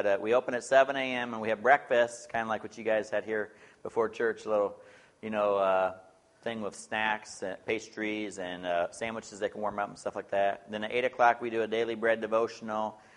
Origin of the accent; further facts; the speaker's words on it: Bloomington, Illinois, United States; also born or lived in Normal; I'd tell people I was born in Normal. And that's as close to Normal as I've ever been because I was raised in Bloomington.